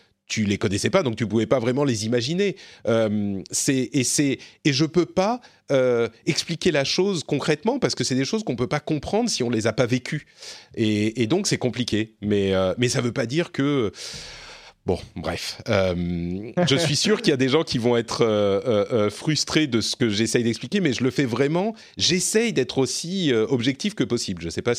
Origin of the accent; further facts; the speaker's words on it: France; des principes qui fonctionnent chez nous en France.